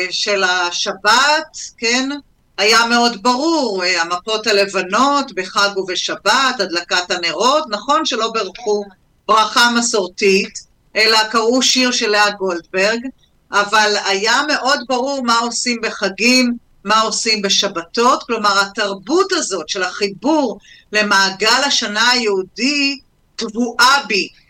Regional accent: Yehiam, Northern District, Israel; אני גדלתי בקיבוץ בגליל המערבי, קיבוץ יחיעם, עם הרבה מאוד תרבות ישראלית

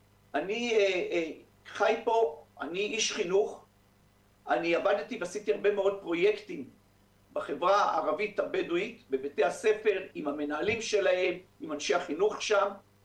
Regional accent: Sheikh Abreik, Northern District, Israel; born there; אני יליד הארץ דרך אגב, נולדתי על שייח' אברק

